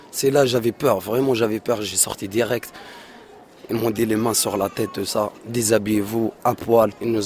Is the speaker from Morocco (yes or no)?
yes; Morocco; Et moi, j'ai 31 ans. … Ouais, voilà. Et je suis marocain aussi.